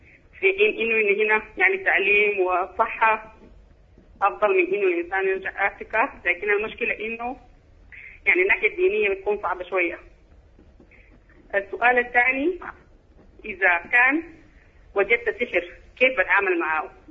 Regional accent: Sudan; now in United States; أنا سودانية مقيمة في الولايات المتحدة الأمريكية،

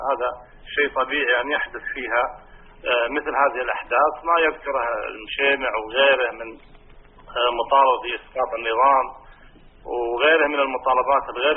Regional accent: Kuwait; كما هي عندنا في الكويت، كما هي في لبنان

